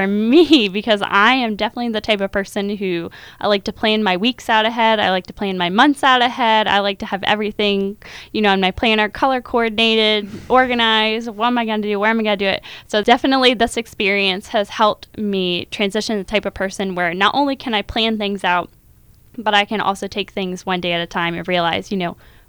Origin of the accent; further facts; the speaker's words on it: United States; So I'm originally from Bradford County, and each year the four FFA chapters in my county get together